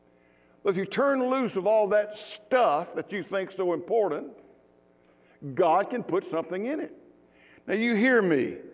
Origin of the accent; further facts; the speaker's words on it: Mississippi, United States; I was raised in the South, in Mississippi, where we raised a bunch of good old boys.